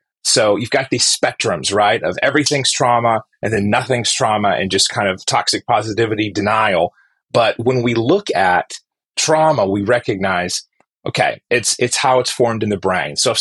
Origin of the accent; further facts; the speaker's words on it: the South, United States; Growing up in the South, here in America and US, you get to watch all kinds of dynamics.